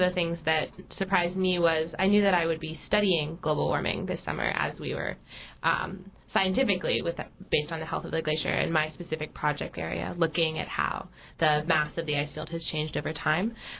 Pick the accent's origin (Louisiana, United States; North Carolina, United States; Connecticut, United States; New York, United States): North Carolina, United States; Chapel Hill; I'm from Chapel Hill, North Carolina, and I went to college up in Amherst, Massachusetts.